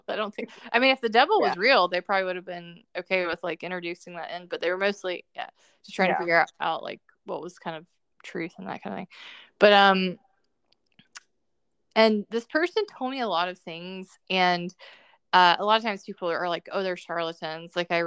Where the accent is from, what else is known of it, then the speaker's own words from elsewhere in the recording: the South, United States; I grew up in the South, so every baseball game there was a prophet.